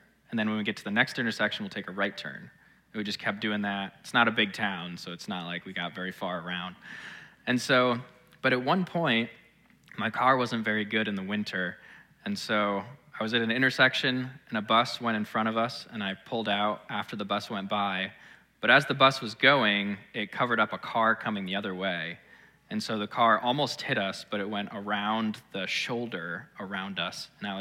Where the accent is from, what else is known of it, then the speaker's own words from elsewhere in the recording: Canton, United States; I grew up in Canton. If you don't know that, it's about 45 minutes or so north of here. It's a one red light town. I graduated with 57 other students.